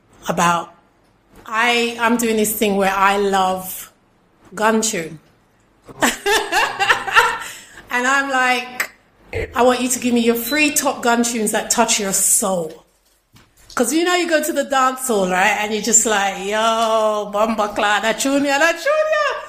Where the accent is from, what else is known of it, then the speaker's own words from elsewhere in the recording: London, United Kingdom; I'm a Londoner. I've only been to Birmingham like twice for carnival.